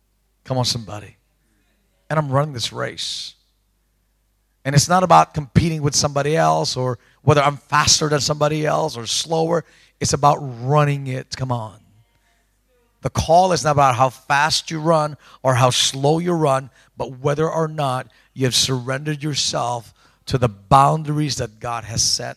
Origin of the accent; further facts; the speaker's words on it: Australia; You see, the Aussie mentality is that we're the Aussie bleeders.